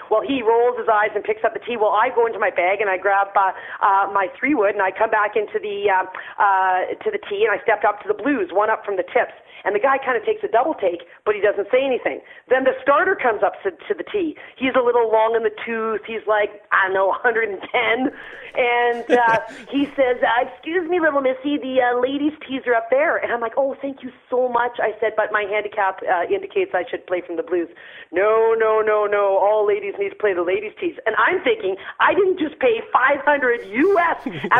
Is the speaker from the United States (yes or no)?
no; Canada; I'm from Canada.